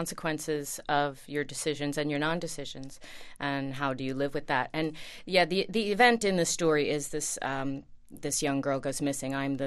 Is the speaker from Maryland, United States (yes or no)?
no; Queens, New York, United States; Well, I think I grew up in Queens, and I think there's a similar attitude